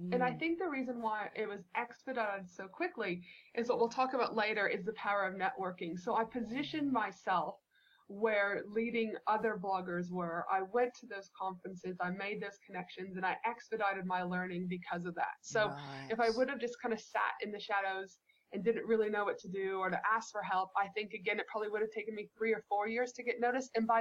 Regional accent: Canada; when I was a child growing up in Canada

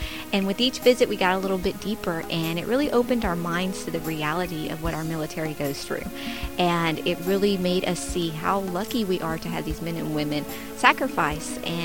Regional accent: San Antonio, Texas, United States; We're a very military-based city, and I'm from San Antonio, Texas.

